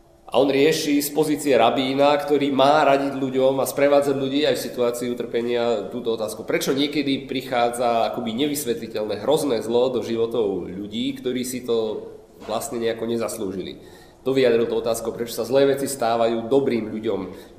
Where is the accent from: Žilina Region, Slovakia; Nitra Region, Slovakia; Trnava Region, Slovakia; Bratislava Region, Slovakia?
Bratislava Region, Slovakia; Bratislava; ja už ma tam predstavovali, som z Bratislavy